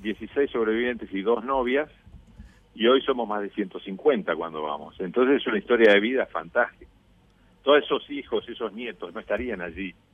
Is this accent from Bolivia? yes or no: no; Uruguay; vengo de un avión que cayó de la montaña, soy uruguayo, ¿no?